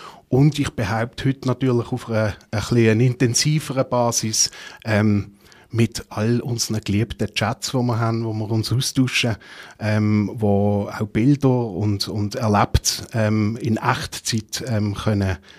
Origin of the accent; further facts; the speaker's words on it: Basel, Basel-Stadt, Switzerland; so wie wir hier als Basler Piffen und Trommeln pflegen